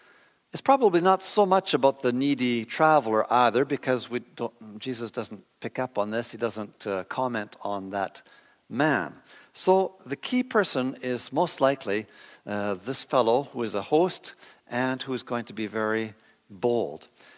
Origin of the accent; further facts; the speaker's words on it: Saskatchewan, Canada; I grew up in Saskatchewan, and the thing I learned all through my youth was don't bother people, okay?